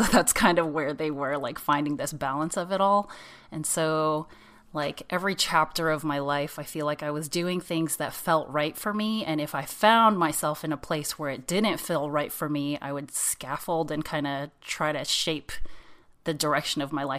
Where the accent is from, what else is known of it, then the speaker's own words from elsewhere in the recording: San Jose, California, United States; And I grew up in San Jose in California. San Jose is pretty big, so I grew up in an enclave of San Jose where there's a lot of Asian people